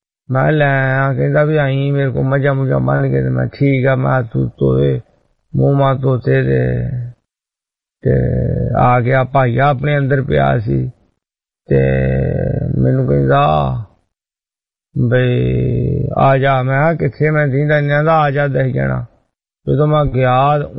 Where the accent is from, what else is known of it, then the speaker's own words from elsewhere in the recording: Tashpur, Punjab, India; ਸਾਡਾ ਜ਼ਿਲ੍ਹਾ ਕਪੂਰਥਲਾ ਤਾਸ਼ਪੁਰ ਕਪੂਰਥਲੇ ਜ਼ਿਲ੍ਹੇ 'ਚ ਪੈਂਦਾ